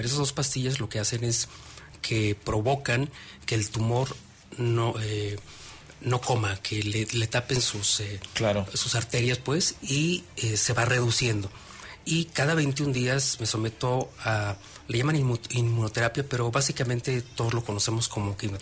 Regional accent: Jalpan de Serra, Querétaro, Mexico; Me dedico a las noticias en tele. allá en mi pueblo, en Jalpan de Serra.

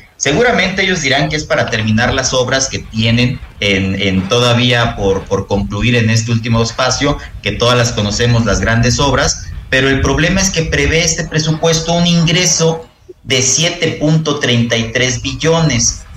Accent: Mexico

